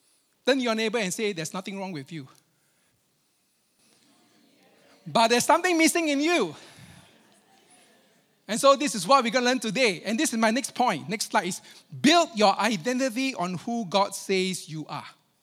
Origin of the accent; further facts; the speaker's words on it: Australia; So even as Australian, you know, we can disagree about stuff.